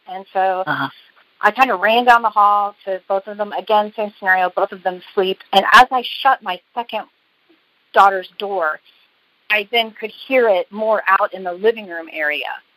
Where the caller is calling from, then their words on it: Oklahoma City, Oklahoma, United States; I'm calling from Oklahoma City.